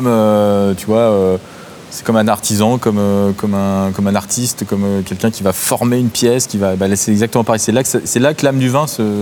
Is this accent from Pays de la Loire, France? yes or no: no; Paris, Île-de-France, France; J'ai passé mon enfance à Paris, j'ai étudié à Paris.